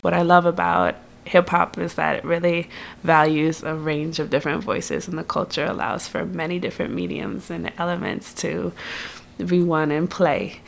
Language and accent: English; Washington, District of Columbia, United States; I'm originally from Washington, D.C.